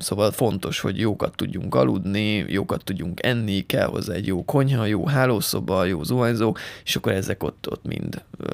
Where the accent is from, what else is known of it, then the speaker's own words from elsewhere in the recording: Eger, Heves, Hungary; én egri vagyok, alapból a Bükkben nőttem fel, farkasok neveltek.